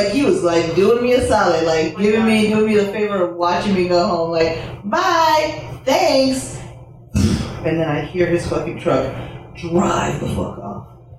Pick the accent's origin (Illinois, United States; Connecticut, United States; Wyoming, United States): Illinois, United States; Chicago; I'm from Palmer and Kimball, so I see, in the distance, 3-4 houses, a black wrought iron fence that has the side gate open.